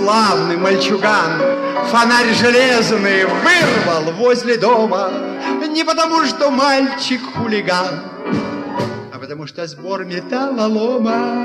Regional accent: Saint Petersburg, Russia; «Вместе» называлась от того, что там были мы, ленинградцы, и москвичи.

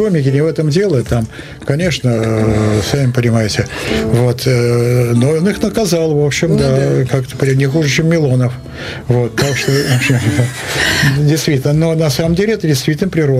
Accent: Saint Petersburg, Russia; поскольку я блокадник, я ленинградец

